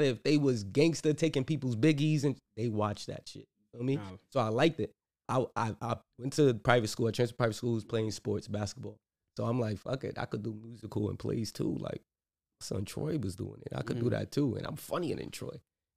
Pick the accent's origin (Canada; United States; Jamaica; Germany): Jamaica; I'm Jamaican and trendy, so the hair do grow.